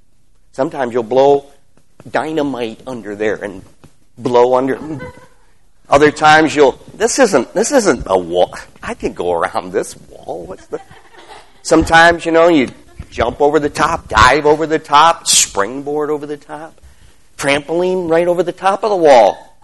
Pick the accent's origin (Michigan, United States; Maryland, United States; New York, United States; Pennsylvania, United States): Michigan, United States; Or in my case, I came from Michigan.